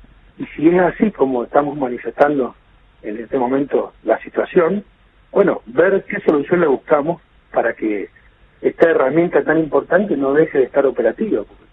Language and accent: Spanish; San Rafael, Mendoza, Argentina; nos preocupa muchísimo como mendocinos y sobre todo como sanrafalinos